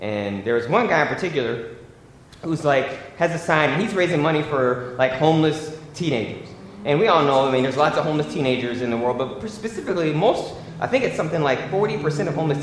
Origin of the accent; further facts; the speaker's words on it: Michigan, United States; When I grew up in Michigan, I told you all that, I grew up poor, but in the town I grew up in, this just wasn't common.